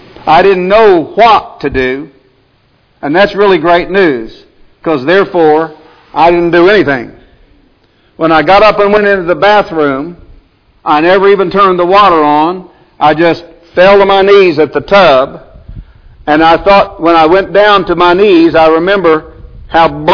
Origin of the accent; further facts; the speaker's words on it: Indiana, United States; Now, Jack and I grew up in Indiana